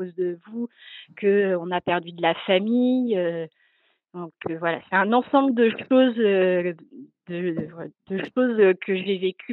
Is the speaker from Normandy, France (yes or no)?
yes; Normandy, France; moi, j'étais en Normandie, et donc la Seconde Guerre mondiale, c'est omniprésent donc là où j'ai grandi, c'est omniprésent tout le temps, toute l'année.